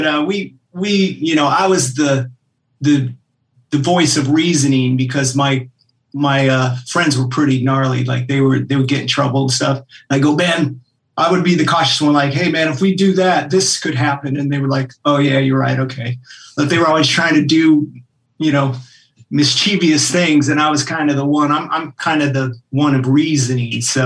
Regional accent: Anchorage, Alaska, United States; I grew up in Anchorage, Alaska of all.

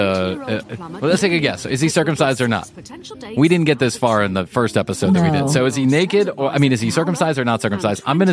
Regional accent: United States; But of course, I'm American, so.

